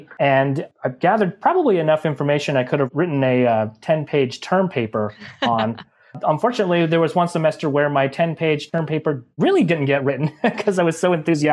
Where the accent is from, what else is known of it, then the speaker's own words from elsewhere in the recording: Washington, United States; I grew up in Southeast Washington State near the Idaho-Washington border